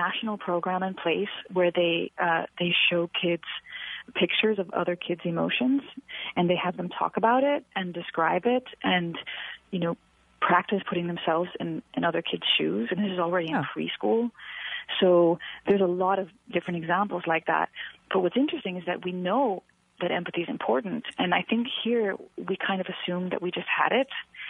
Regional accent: United States; Yeah, because it really affected me as an American, and helped me so much that I really wrote it for Americans.

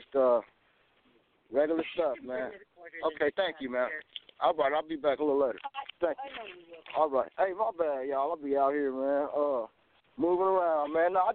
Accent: Toledo, Ohio, United States; I'm from Toledo, Ohio, West Side.

